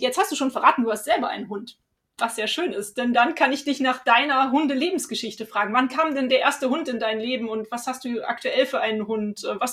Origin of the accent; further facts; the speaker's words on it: Cologne, North Rhine-Westphalia, Germany; ich komme ja aus Köln